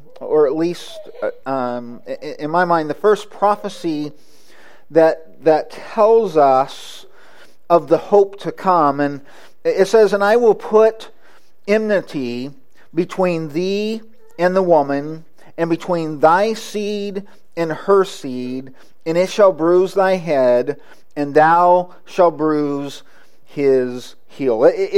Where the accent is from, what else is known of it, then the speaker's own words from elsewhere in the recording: California, United States; It's kind of like growing up in California, one of the trees that was in the area was oak trees.